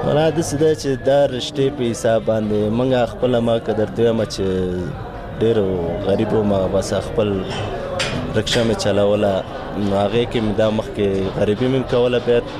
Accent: Paktia, Afghanistan; زه د پکتیا اوسیدونکی یم.

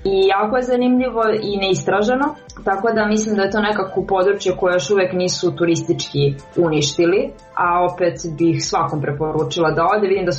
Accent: Šumadija and Western Serbia, Serbia; ja sam opet dete iz Kolubarskog okruga, tako da bih uvek potencirala zapadnu Srbiju

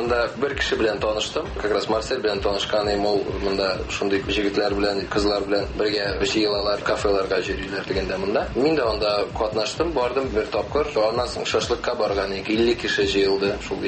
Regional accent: Tolyatti, Samara Oblast, Russia; born there; мин туган шәһәремне Казан дип күрәм. Үзем Тольяттида тусам да.

